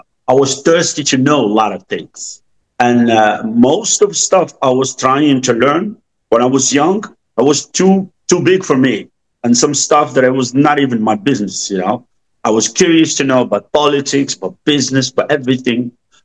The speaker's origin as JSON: {"language": "English", "country": "Morocco", "also_born_or_lived": "France", "second_language": "English", "moved": "as an adult", "said": "Imagine I come from Morocco. I never been to Europe. The first day I came to France from the airport to the hotel."}